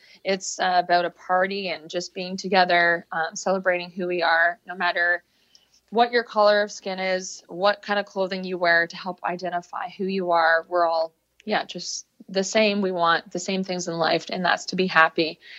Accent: Peterborough, Ontario, Canada; now in Toronto, Canada; I'm from Peterborough, Ontario is my hometown, which definitely a slower pace, definitely a whole other lifestyle.

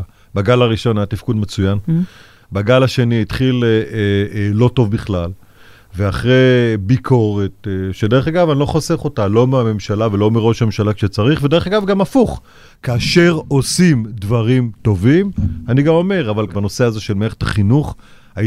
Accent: Beit She'an, Northern District, Israel; בסדר, אני נולדתי בבית שאן, ואני היום מנהל את העיר מודיעין.

